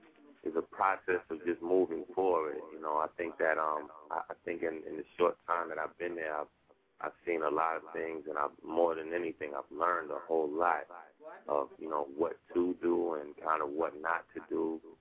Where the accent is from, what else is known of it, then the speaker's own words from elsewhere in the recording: Florida, United States; moved away as an adult; now in New York, United States; So I moved to New York from Florida, and I was signed to two small independent labels as a producer.